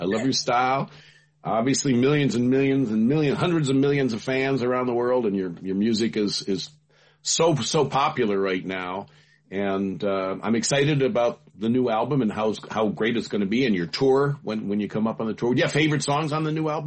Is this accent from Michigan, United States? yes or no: yes; Detroit, Michigan, United States; I'm from Detroit, so I love